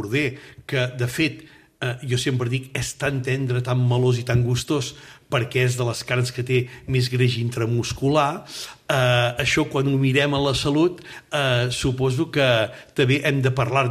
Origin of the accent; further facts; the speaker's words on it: Catalonia, Spain; jo que soc de la Garrotxa